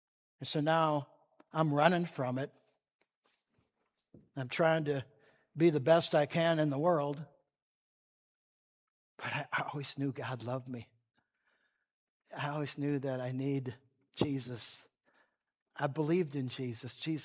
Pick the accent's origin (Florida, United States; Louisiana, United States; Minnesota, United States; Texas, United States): Minnesota, United States; Minneapolis; I grew up in South Minneapolis on Chicago and 35th Street, and from there to Lake Street, we ran around